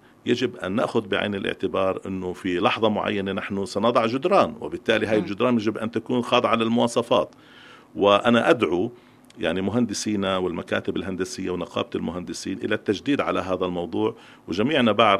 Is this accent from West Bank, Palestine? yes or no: yes; West Bank, Palestine; كونه نحن الضفة الغربية عندنا في فلسطين والعديد من المناطق الفلسطينية بشكل عام هي مناطق جبلية